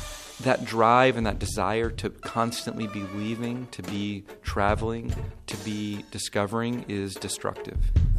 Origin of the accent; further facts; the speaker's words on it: Florida, United States; I grew up in North Florida, and I remember the first time I drove through the Tule Fog.